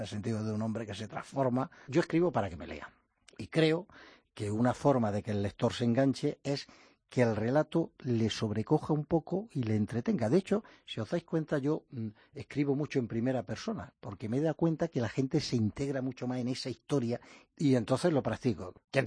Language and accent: Spanish; La Carolina, Andalusia, Spain; El fin de semana pasado me encontré una señora de mi pueblo, yo soy de La Carolina, Jaén